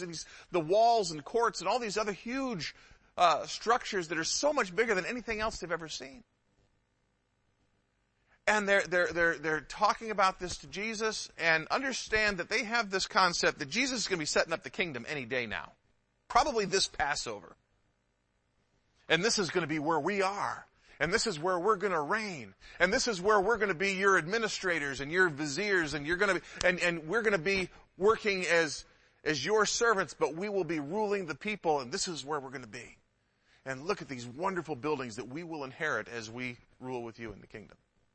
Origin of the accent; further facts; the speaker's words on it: Midwest, United States; And we don't have as many brick homes here in the West Coast as we did where I grew up in the Midwest.